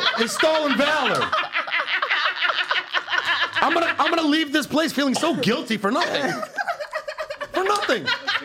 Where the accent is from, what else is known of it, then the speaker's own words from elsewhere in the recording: Detroit, Michigan, United States; I'm from Detroit. I'm from the Motor City. I know these things.